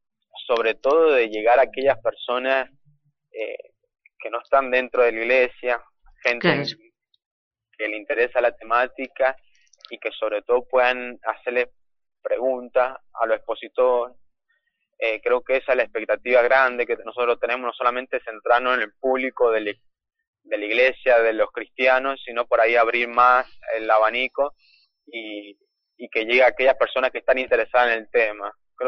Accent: Argentina; a nosotros como argentinos no nos toca tanto

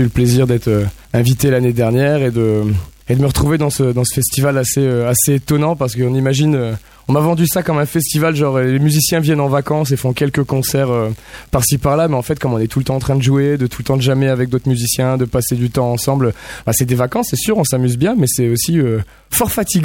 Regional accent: Lille, Hauts-de-France, France; born there; Alors comme je suis né à Lille, je me dis dans le nord, je me dis bon, moi je suis ch'tiwaïen

